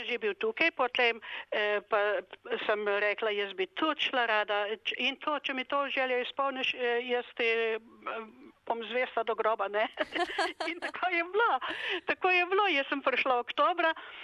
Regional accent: Novo Mesto, Southeast Slovenia, Slovenia; moved away as an adult; now in Australia; Jaz sem iz Novega mesta. Tam sem končala osnovno šolo in gostinsko šolo.

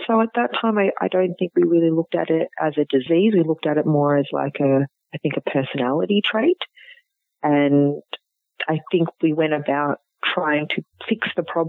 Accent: Canberra, Australian Capital Territory, Australia; I grew up in Canberra, born and raised in Canberra. My parents are of Indian background. My dad migrated here in the 70s, and my mum and he got married in the early 80s, and they settled in Canberra.

